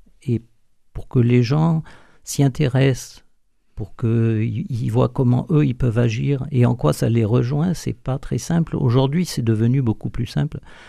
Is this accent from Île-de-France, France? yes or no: yes; Paris, Île-de-France, France; Naissance à Paris, oui. J'ai vécu toute mon enfance à Paris, en face du jardin du couvent principal des Franciscains. Donc on était bien entourés, en fait, et dans une famille chrétienne.